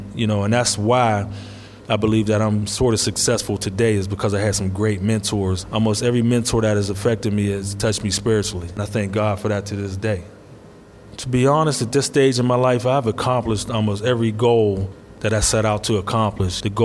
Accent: Braddock, Pennsylvania, United States; I was born and raised in Braddock, Pennsylvania. My childhood was decent. When I came up in Braddock, it was just starting to go downhill.

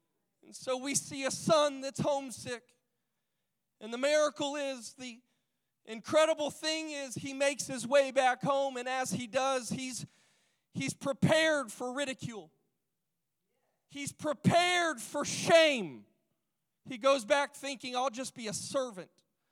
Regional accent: St. Louis, Missouri, United States; also born or lived in Houston, Texas / Indianapolis / Appleton / Jackson; now in Greenville, United States; I was born in Houston, Texas, raised in St. Louis, Missouri, skipped over to Indianapolis, went to Appleton, Wisconsin, went down to Jackson, Mississippi, back to Indianapolis, Indiana, ended up now here in Greenville, North Carolina.

